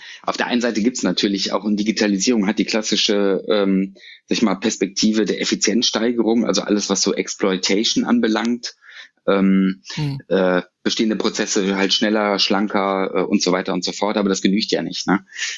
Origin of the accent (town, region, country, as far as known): Düsseldorf, North Rhine-Westphalia, Germany; born or raised there